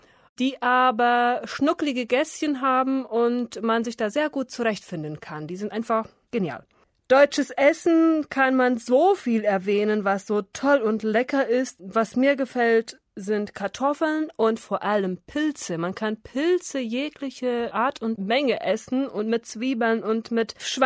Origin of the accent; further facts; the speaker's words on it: Paraguay; Ich komme aus Paraguay, Südamerika und bin 1977 geboren.